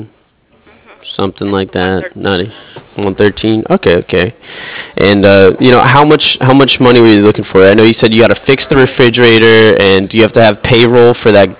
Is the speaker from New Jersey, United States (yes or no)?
yes; New Jersey, United States; I'm actually from the East Coast. I'm up from New Jersey, New York here.